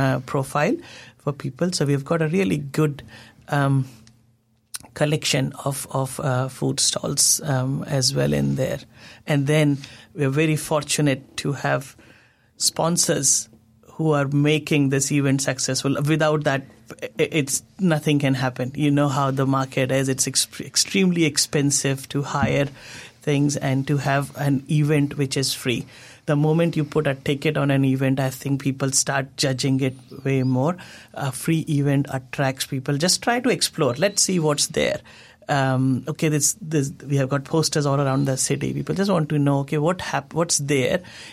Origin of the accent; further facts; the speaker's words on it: central India, India; I'm from Central India